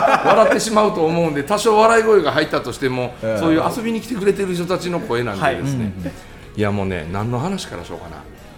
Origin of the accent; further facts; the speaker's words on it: Osugidani, Mie, Japan; あの僕の地元の大杉谷 の、うん、そのマラソン大会やりました。